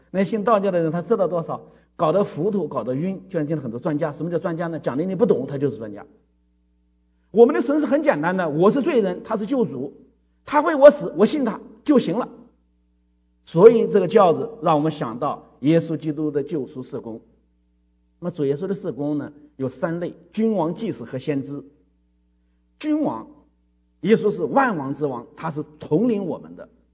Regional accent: China; 是中国人，我是这个，如果不是来这里待了几年，我应该哪里都，我是都是吃中国的水粮食，喝中国的水长大的，我到今天还是爱着我的国家，爱着中国人，我爱国，我是基督徒，爱我的国家，我是中国人。

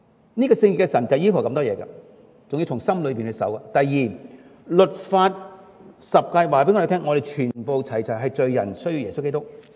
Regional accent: China; 譬如我们中国人，有些人，有男人拍下自己胸膛

